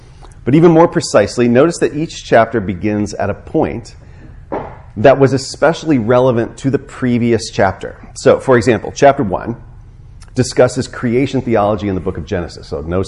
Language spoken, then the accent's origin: English; St. Louis, Missouri, United States; when I was a boy growing up in St. Louis, Missouri, I used to climb in the neighbor's next door